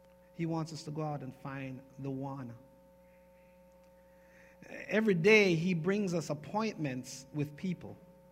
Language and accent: English; Jamaica; I'm from Jamaica, and Jamaicans say a word like stupidest.